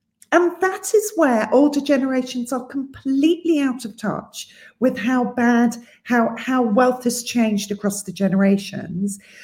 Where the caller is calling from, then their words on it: London, United Kingdom; I'm calling you from London, I'm in London.